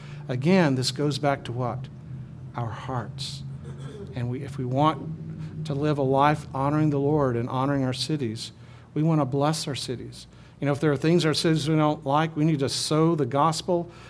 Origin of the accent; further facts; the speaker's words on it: Minden, Louisiana, United States; and I grew up in Minden, and I love Minden, and I was one of the few that got away from Minden.